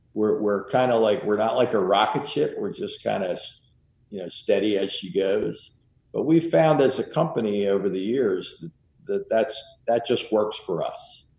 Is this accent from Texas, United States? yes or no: no; Jersey City, New Jersey, United States; and I'm a kid from Jersey City, right? So you go, wow, those those Eastern Kentuckians, they're not going to like your funny accent. I didn't even know I had an accent.